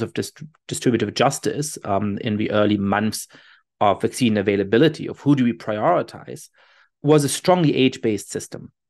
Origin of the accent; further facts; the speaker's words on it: Germany; my Jewish identity growing up in Germany was in good part based on the history of persecution of my family, even though I'm not religious.